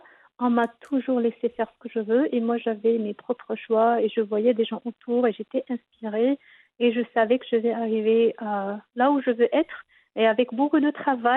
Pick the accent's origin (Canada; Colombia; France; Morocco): Morocco; Ouazzane, Tanger-Tetouan-Al Hoceima; moved away as an adult; Écoute, je suis née, j'ai grandi à Wazen et j'ai quitté après le bac à l'âge de 18 ans.